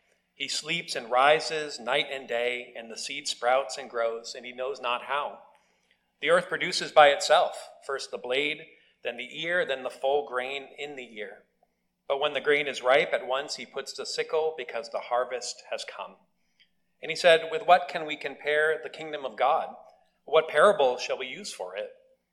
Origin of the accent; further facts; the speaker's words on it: Maine, United States; And the waitress, she asked us where we're from. And we said, "We're from Maine," and we got all very proud.